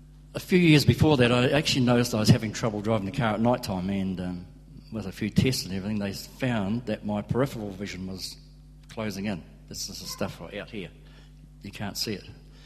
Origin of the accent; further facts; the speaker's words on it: Port Chalmers, Otago, New Zealand; born there; also born or lived in Aramoana; I was born in Port Chalmers, 1946. 61 years ago?